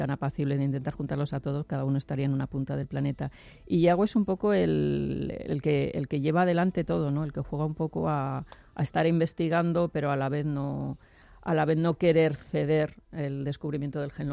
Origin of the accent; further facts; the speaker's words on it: Spain; now in Madrid, Spain; yo como me crié en Viendavalledos todos los fines de semana en los montes de Toloño, fíjate, necesito, y ahora que vivo en Madrid lo tengo más cerquita